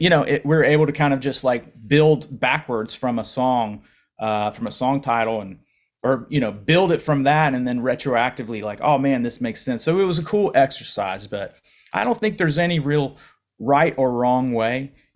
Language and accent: English; West Virginia, United States; It might still be up in my old house I grew up in West Virginia.